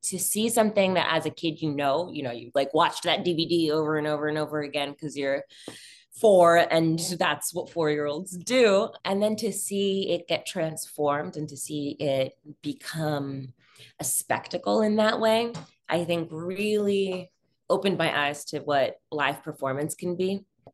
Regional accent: New York, United States; In some ways, I think I'm very lucky. I grew up in New York.

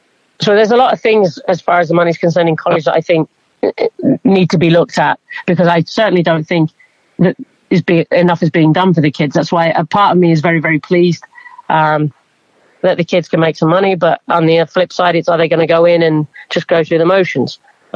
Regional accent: England, United Kingdom; now in United States; I know for me growing up in England

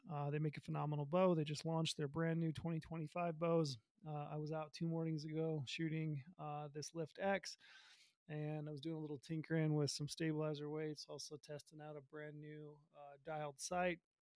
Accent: Utah, United States; So the first state I'm going to address is my home state of Utah. I live here in Utah, so I figured it'd be a great little starting point.

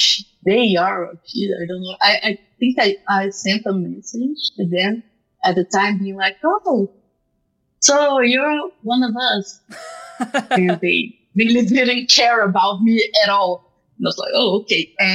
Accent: Brazil; I was like screaming a lot that I was from Brazil.

